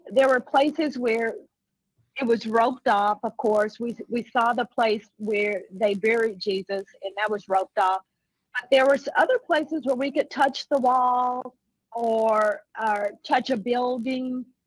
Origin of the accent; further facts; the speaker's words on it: Houston, Texas, United States; I'm actually here from Houston.